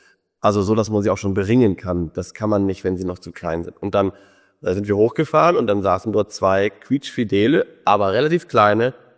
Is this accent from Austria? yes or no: no; Brandenburg, Germany; wie man sie sich aus manchem eigentlichen ursprünglichen Lebensraum auf den Feldern und Äckern bei uns in Brandenburg gar nicht mehr vorstellen kann.